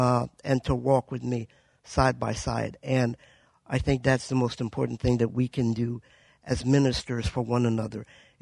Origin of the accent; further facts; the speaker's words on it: Louisiana, United States; also born or lived in Tacoma; now in Spokane, United States; First half of my life, I grew up in Louisiana. Second half up here. I was in Tacoma and then here in Spokane.